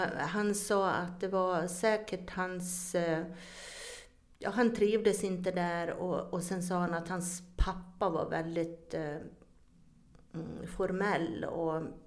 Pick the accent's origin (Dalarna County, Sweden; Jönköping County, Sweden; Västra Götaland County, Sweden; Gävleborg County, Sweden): Dalarna County, Sweden; Borlänge; Jag är ju ifrån Borlänge, Dalarna.